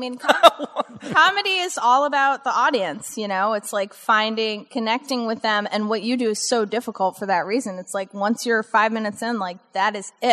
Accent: New Jersey, United States; I'm from New Jersey, and New Jersey gets made fun of a lot, you guys.

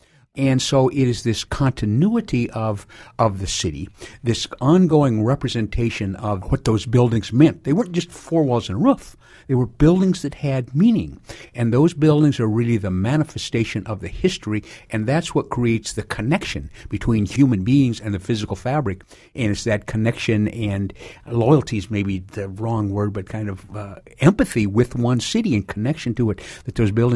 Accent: South Dakota, United States; I grew up in Western South Dakota, and my dad in part was in the cattle business

